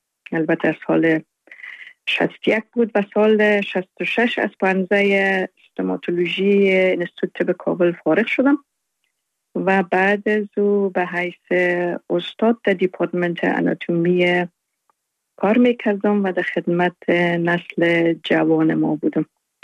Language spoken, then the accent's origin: Persian; Afghanistan; born or raised there; also born or lived in Uruzgan / Zabul / Faryab / Kabul